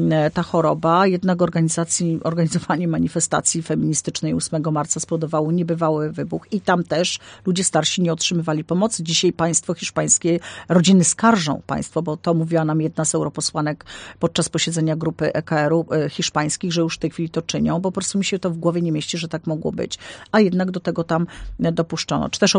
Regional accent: Syców, Lower Silesian Voivodeship, Poland; u mnie w Oleśnicy z miasto powiatowe, pochodzę oczywiście z Sycowale, powiat jest oleśnicki

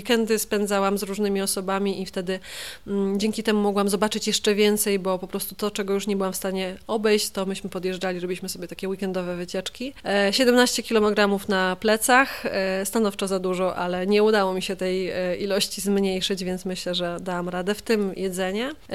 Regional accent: Kraków, Lesser Poland, Poland; że jestem z Krakowa w Polsce, że to jest teren górski.

